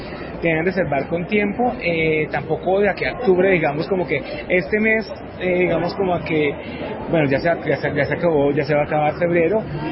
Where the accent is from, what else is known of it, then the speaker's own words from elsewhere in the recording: Líbano, Tolima, Colombia; yo soy del Líbano, Tolima